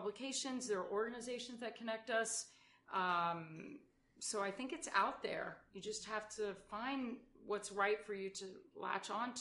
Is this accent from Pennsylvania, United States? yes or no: yes; Philadelphia, Pennsylvania, United States; I'm from South Philadelphia, so I know the Eagles and the Phillies and the Flyers